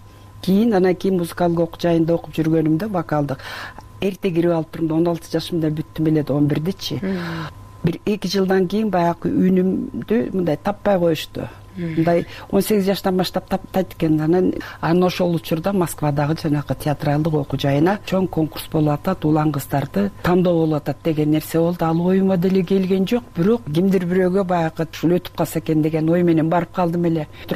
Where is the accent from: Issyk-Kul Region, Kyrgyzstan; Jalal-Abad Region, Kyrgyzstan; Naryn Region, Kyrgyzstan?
Issyk-Kul Region, Kyrgyzstan; Tasma; born there; Мен баягы Түп районуна караштуу Тасма айылында төрөлгөм. Анан ошол жерге келип 3-класстан баштап 7 жылдык мектепти ошол жерде окуп калдым.